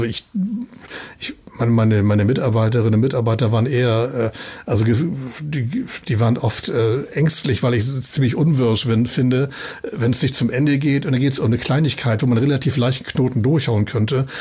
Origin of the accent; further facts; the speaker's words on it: Hamburg, Germany; Das ist meine Heimat, auch wirklich gerne hier bin und hier lebe. Aber zu glauben, wir seien der Nabel der Welt und alle gucken nun, was sagen Hamburger dazu